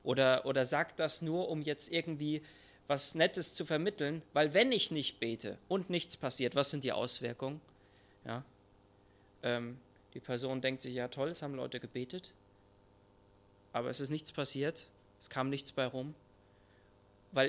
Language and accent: German; Würzburg, Bavaria, Germany; now in Buxtehude, Germany; ich komme ursprünglich aus Würzburg. Deswegen, dann sind wir nach Torstedt und da habe ich meine Frau kennengelernt. Und jetzt wohnen wir in Buxtehude seit 2 Wochen.